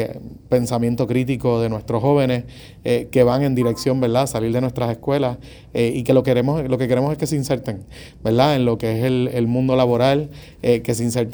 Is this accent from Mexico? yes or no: no; Puerto Rico; Yo crecí viendo la criminalidad en Puerto Rico